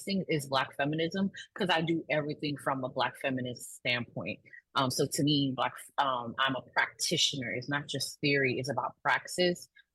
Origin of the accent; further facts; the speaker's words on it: Miami, Florida, United States; I'm a first generation Haitian American, born and raised in Miami, which is the ancestral home of the Tequesta First Nations and the traditional lands of the Seminole and Miccosukee folks.